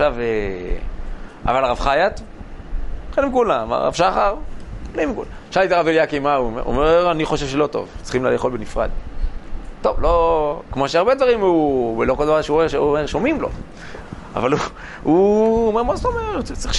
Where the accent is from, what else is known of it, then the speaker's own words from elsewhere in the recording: Mitzpe Yericho, West Bank, Palestine; אני גדלתי במצפה יריחו, אצל הרב סבתו